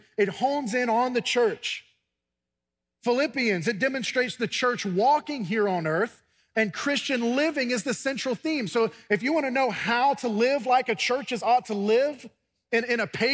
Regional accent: Mobile, Alabama, United States; When I grew up in Mobile, there wasn't very many cold mornings

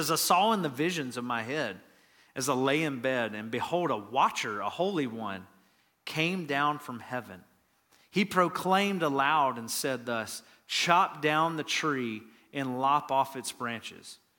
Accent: Atlanta, Georgia, United States; Well, I'm from Atlanta, and growing up in the mid, late 80s, early 90s, there was a household name we had around Atlanta, and that was Neon Deion.

